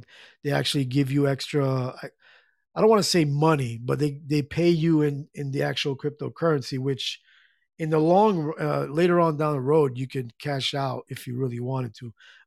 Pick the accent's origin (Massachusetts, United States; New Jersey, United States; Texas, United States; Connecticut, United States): New Jersey, United States; She's from Jersey. She's from my home state. So got to represent Jersey clan.